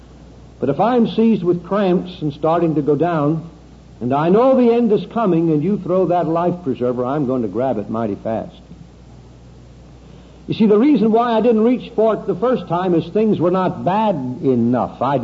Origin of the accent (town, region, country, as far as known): United States; born there